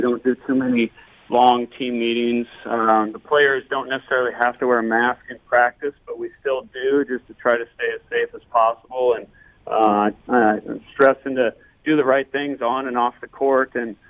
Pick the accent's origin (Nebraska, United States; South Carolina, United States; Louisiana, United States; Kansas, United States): Nebraska, United States; Like I said, I'm originally from Nebraska. I grew up there. I played basketball at the University of Nebraska.